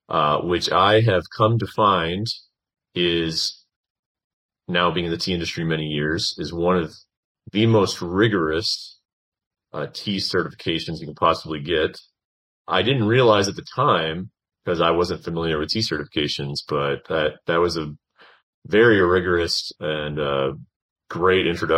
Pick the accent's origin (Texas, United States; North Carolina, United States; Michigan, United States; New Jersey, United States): Texas, United States; I grew up in Texas, so Southern sweet tea was something that I enjoyed.